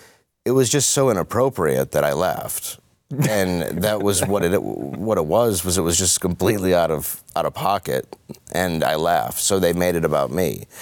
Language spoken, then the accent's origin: English; Detroit, Michigan, United States; Because I'm from Detroit, and I know a lot of black comics